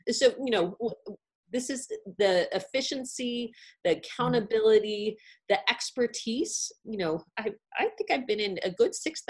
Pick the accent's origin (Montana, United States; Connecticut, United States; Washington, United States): Washington, United States; Seattle; For me, I'm from Seattle, so we love our coffee.